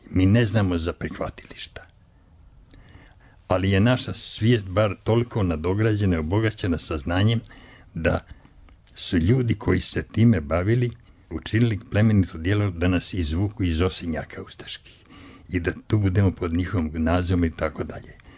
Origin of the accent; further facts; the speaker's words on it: Republika Srpska, Bosnia & Herzegovina; iz Kozare smo bili u zbjegovima.